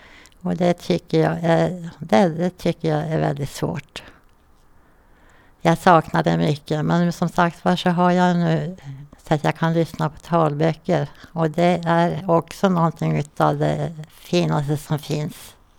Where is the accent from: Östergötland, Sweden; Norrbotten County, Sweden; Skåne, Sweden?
Norrbotten County, Sweden; Gällivare; born there; och jag är född i Gällivare.